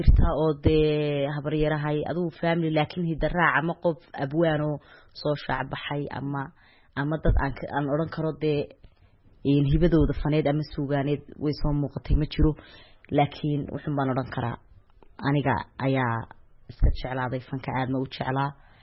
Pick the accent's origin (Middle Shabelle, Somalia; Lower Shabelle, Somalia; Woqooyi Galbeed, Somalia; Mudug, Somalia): Woqooyi Galbeed, Somalia; Hargeisa; anigu waxaan dhashay 1993 waxaan ku dhashay magaalada Hargeysa halkaas aan ku barbaaray halkaas aan wax ku bartay halkaas baanan jooga